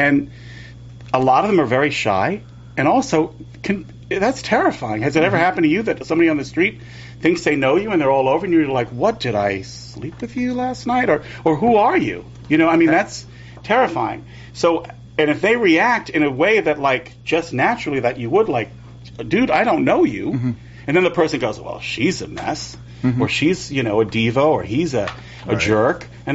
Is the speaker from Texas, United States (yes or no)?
no; Malibu, California, United States; which I didn't grow up with. You know, I grew up in Malibu.